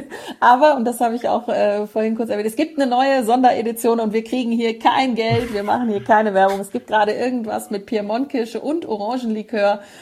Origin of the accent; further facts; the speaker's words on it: Frankfurt, Hesse, Germany; born there; aus Frankfurt, wo ich geboren bin